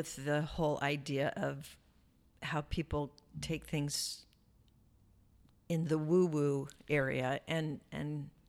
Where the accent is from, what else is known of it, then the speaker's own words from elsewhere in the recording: Oregon, United States; So I grew up in Eastern Oregon, in the mountains, in the valley, and the high desert up there.